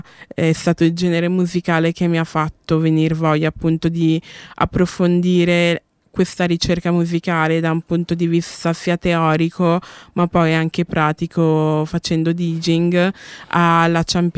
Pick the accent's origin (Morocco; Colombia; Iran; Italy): Colombia; Cali, Valle del Cauca; visto che siamo di Cali, e noi di Cali, diciamo, siamo famosi appunto per questa ossessione per la salsa